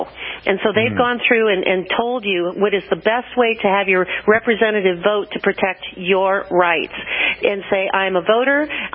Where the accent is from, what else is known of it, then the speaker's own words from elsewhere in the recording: Cleveland, Ohio, United States; And I want to fire up the Ohio people here since I'm from Cleveland, Ohio.